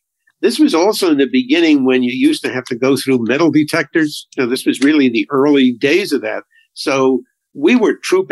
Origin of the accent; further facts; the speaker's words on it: New York, United States; The first day of the trial, I was raised on Long Island.